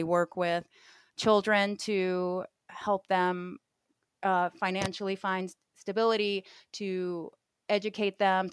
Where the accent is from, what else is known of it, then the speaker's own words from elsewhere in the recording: Puerto Rico; people I grew up with in Puerto Rico